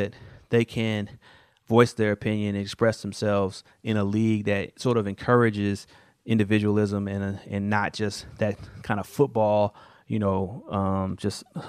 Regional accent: Kansas City, United States; yeah, I'm from Kansas City

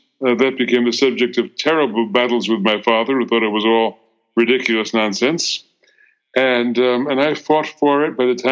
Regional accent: United States; I'm an American Jew, third generation in America. That means my grandparents were all immigrants from Eastern Europe. My parents were born here shortly after their parents immigrated at the turn of the 20th century.

